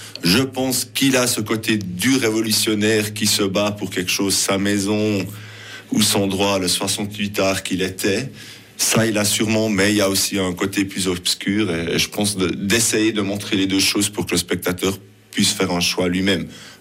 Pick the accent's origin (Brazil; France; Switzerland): Switzerland; Biel, Bern; on est de Bienne, c'est à peu près ça.